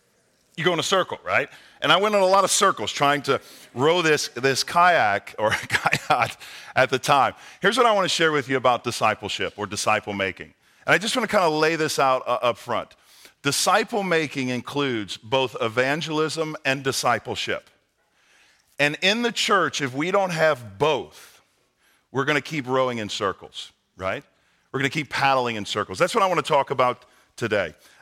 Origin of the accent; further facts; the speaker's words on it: New Orleans, Louisiana, United States; now in Nashville, United States; Being born and raised in New Orleans, you would think I did a lot of fishing, but I didn't. But I moved to the Nashville area